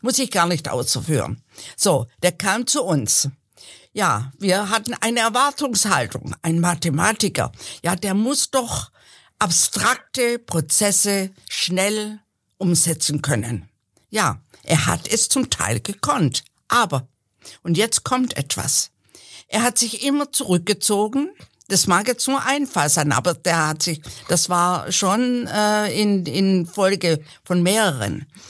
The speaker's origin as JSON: {"language": "German", "region": "Baden-Württemberg", "country": "Germany", "moved": "as an adult", "lives_now": "Leipzig, Germany", "said": "Schauen Sie, ich bin Schwäbin. Ich kam nach Leipzig. Es war einfach nur ein Kulturbruch."}